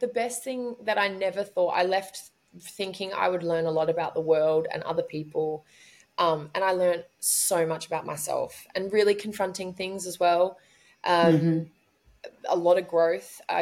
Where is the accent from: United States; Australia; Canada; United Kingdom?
Australia; especially being an Australian